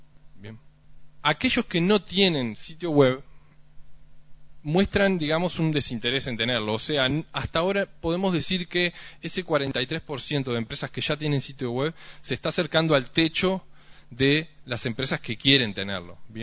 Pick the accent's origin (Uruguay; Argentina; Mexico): Uruguay; Tiene los problemas de escala que tenemos como uruguayos, que somos apenas 3.400.000